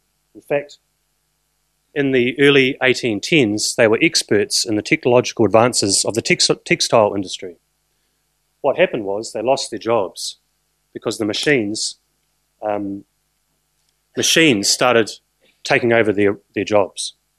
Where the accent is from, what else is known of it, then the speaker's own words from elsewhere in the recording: New Zealand; I can say that I am a Kiwi, but my mother's Australian, and so I'm half Australian